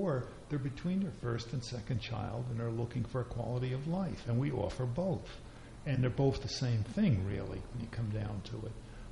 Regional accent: New Jersey, United States; When I grew up in Middlesex County

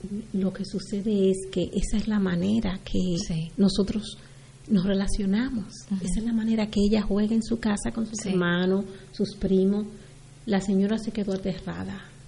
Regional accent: Dominican Republic; cuando yo llegué a este país es que de donde yo vengo, República Dominicana, nosotros hacemos la fila

